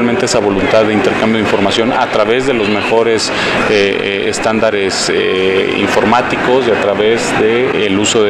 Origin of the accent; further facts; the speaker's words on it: Mexico; Ahora ya voy no solamente como candidato mexicano, sino como candidato de la región